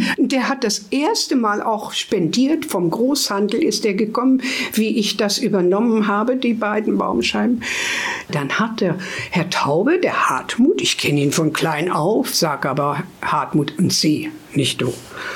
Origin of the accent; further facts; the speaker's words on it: Hameln, Lower Saxony, Germany; wir sind ja aus Hameln und in Hameln hatte Mutti, da haben wir auch in so einer schönen, ruhigen Straße gewohnt